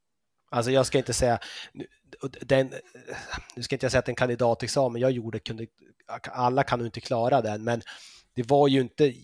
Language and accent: Swedish; Norrbotten County, Sweden; moved away as an adult; also born or lived in Uppsala / London / Switzerland; now in Copenhagen, Denmark; jag är född och uppvuxen i Norrbotten. Flyttade ner, gjorde min kandidat i Uppsala, sen flyttade jag till Köpenhamn, gjorde min master där och så har jag varit lite i London och Schweiz